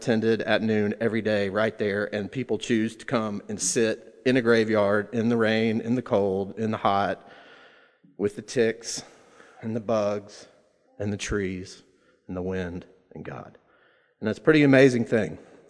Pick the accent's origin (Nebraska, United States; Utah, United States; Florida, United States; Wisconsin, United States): Florida, United States; Orlando; born there; I was born in Orlando, Florida, 1973. I was adopted.